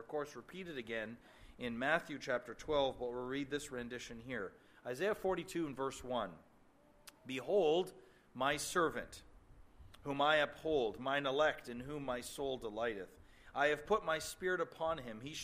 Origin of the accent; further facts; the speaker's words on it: Canada; now in United States; I guess I'm somewhere in the middle because we're Canadian citizens, but now we live in the U.S.